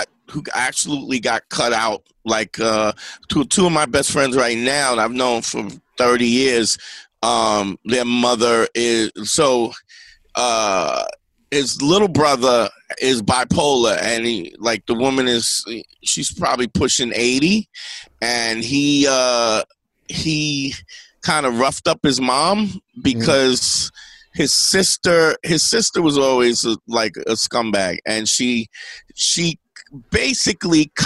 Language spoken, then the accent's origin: English; Brooklyn, New York, United States; I'm in Brooklyn. Yeah. They had a Kingdom Hall right in Crown Heights.